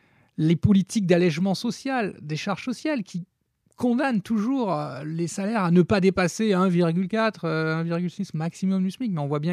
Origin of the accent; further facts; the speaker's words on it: Nice, Provence-Alpes-Côte d'Azur, France; Est-ce que je suis bien ou mal placé en tant que niçois pour parler du ministère de l'Industrie?